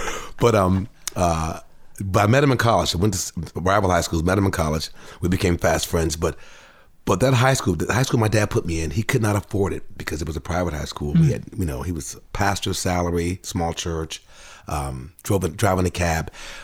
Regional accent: Washington, District of Columbia, United States; I grew up on Capitol Hill, guys, about four blocks northeast of the U.S. Capitol building. Back in the day, it was called the Hood, but now it's Capitol Hill

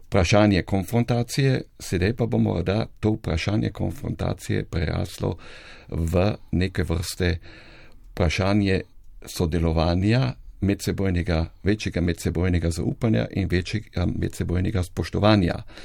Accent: Austria; če smo resni faktor, resni kulturni faktor kot manjšinci, kot Slovenci v Avstriji

